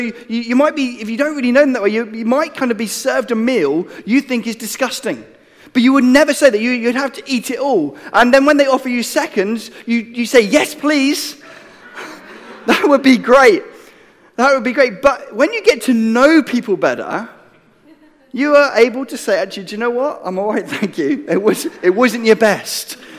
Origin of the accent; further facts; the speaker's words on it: England, United Kingdom; but I'm English, so I'll give you the example